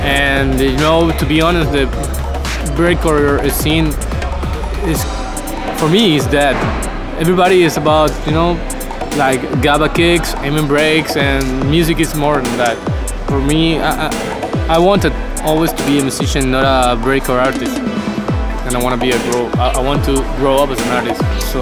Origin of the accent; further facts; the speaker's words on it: Caracas, Capital District, Venezuela; English is a second language; now in Barcelona, Spain; Venezuela, I come from Caracas, and it's a really chaotic place. Yeah, it's pretty dangerous, you know. It's really stressing to live there.